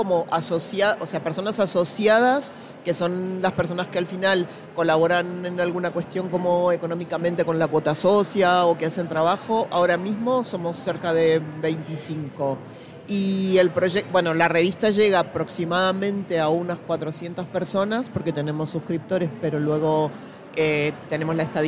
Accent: Lomas de Zamora, Buenos Aires Province, Argentina; born there; En una localidad de la provincia de Buenos Aires donde nací, en Argentina, que se llama Lomas de Zamora

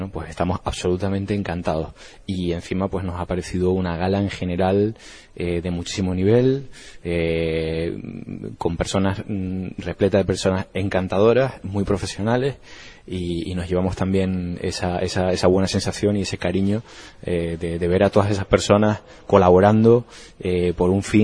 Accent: Canary Islands, Spain; now in Madrid, Spain; En el año 2009 yo pues llevaba poco tiempo viviendo en Madrid, soy canario realmente

